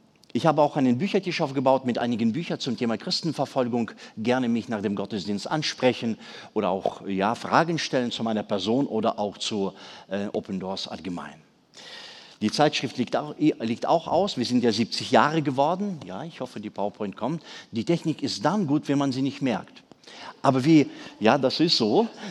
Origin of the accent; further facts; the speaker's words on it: Siberia, Russia; Geboren und aufgewachsen bin ich in Sibirien.